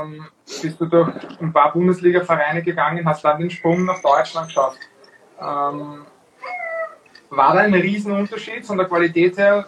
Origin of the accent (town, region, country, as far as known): Austria